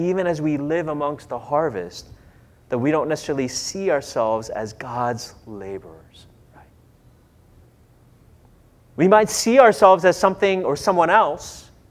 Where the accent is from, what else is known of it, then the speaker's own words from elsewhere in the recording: Minnesota, United States; I grew up in Minnesota, and so I learned to ski when I was in elementary school.